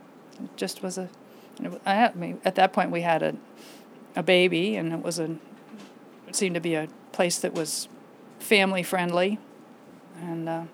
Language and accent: English; Whitefish Bay, Wisconsin, United States; also born or lived in Wilmington, Delaware / Santa Ana, California / Westfield, New Jersey; I was a corporate brat and moved all over the country I was born in Wilmington, Delaware, and then we moved to Santa Ana, California briefly, back to Wilmington, Delaware, then to Westfield, New Jersey, and then to Whitefish Bay, Wisconsin, a suburb of Milwaukee.